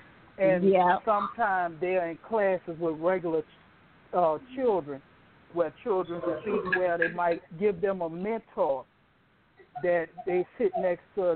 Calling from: Baton Rouge, Louisiana, United States; I'm calling from Baton Rouge, Louisiana.

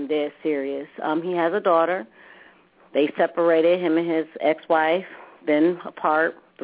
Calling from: Akron, Ohio, United States; Now, we're calling from Akron, Ohio.

